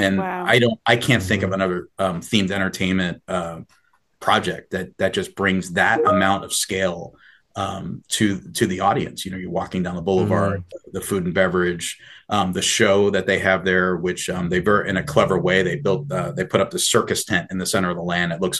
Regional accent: New York, United States; I'm from Long Island, New York.

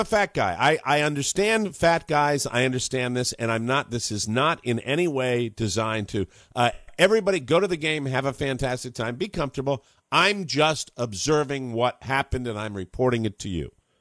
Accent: Frederick, Maryland, United States; I'm from Frederick.

